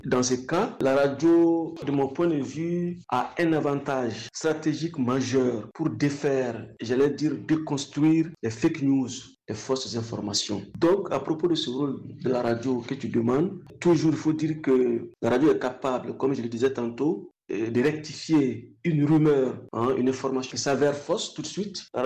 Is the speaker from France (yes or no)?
no; Mali; Chez nous au Mali, la radio, c'est nos langues aussi. Les langues nationales occupent une place de choix